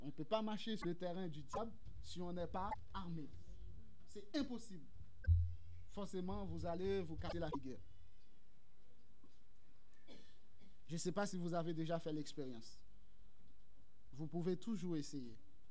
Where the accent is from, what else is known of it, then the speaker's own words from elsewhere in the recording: Haiti; quand j'étais un peu plus jeune, chez moi en Haïti, le matin, on faisait une sorte de tournée pour prier dans les quartiers.